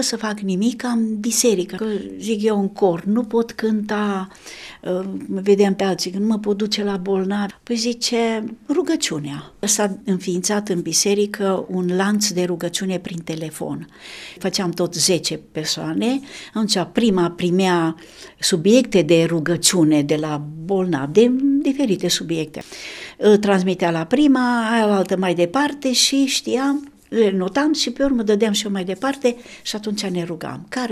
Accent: Bistrița, Bistrița-Năsăud, Romania; sunt de la Bistrița, suntem mulți copii în familie

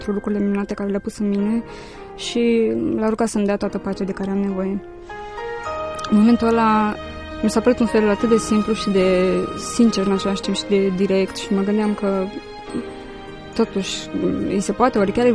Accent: Botoșani, Botoșani County, Romania; born there; M-am născut în Botoșani, într-o familie modestă și aș putea zice de oameni morali care m-au învățat mereu să mă închin unui Dumnezeu care poartă de grijă.

